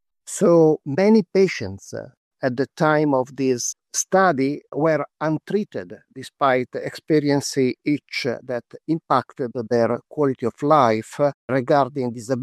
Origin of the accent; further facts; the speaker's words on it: Milan, Lombardy, Italy; from Milano, Italy.